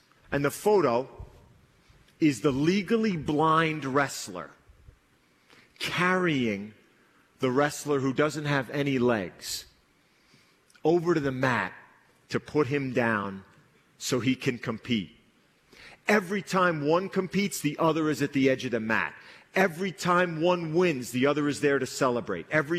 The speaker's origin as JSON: {"language": "English", "region": "New Jersey", "country": "United States", "said": "I'm the guy from Jersey with the bad haircut running after him to do the interview at midfield."}